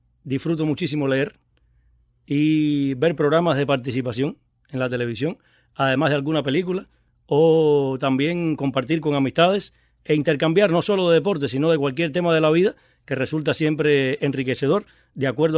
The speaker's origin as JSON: {"language": "Spanish", "country": "Cuba", "said": "primero que todo el béisbol, como cubano"}